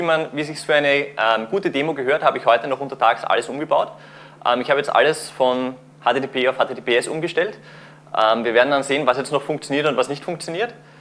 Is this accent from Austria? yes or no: yes; Austria; Hallo von mir … Wie man schon hört, ich bin aus Österreich.